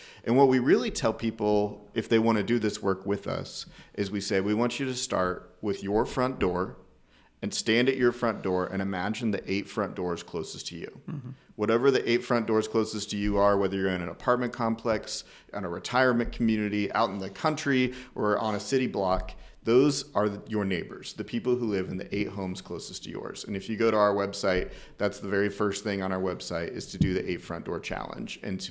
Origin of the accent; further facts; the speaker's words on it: Salina, Kansas, United States; I grew up in Salina. Never really thought about Wichita growing up.